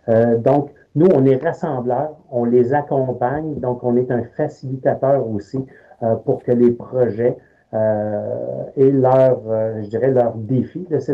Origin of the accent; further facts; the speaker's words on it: Quebec, Canada; moi, je suis natif de l'Outaouais